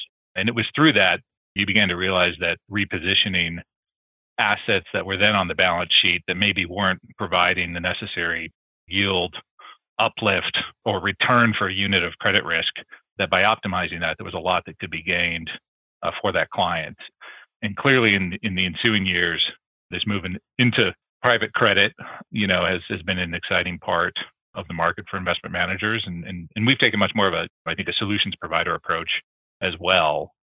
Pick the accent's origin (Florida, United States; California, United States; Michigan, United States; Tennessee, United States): California, United States; San Jose; I grew up in Northern California in sort of the heart of Silicon Valley, San Jose. My parents had moved from Iowa when my father took a teaching job.